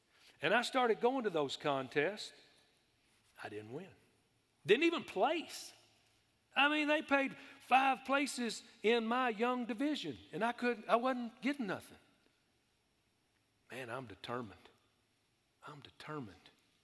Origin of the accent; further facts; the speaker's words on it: Texas, United States; I was from West Texas, and most of them were all down around Dallas-Fort Worth